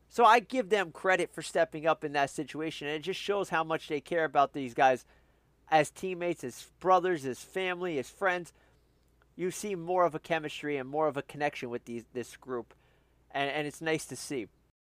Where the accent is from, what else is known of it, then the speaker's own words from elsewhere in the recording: New Jersey, United States; and I'm from New Jersey, you guys know that. I say it every show. I'm proud of where I'm from.